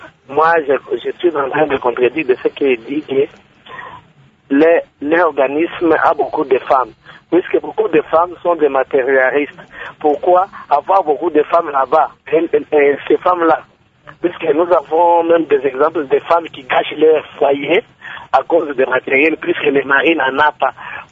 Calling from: Kamina, DR Congo; le volontariat n'est pas ici chez nous, à Kamina Koma, puisque c'est le chef lié de la province de Yolomami.

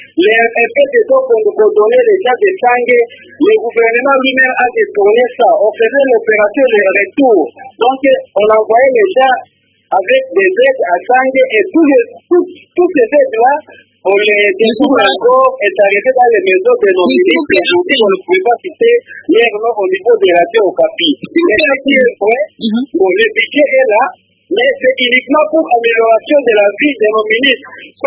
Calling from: Bukavu, South Kivu, DR Congo; Hein? J'appelle depuis la ville de Bukavu.

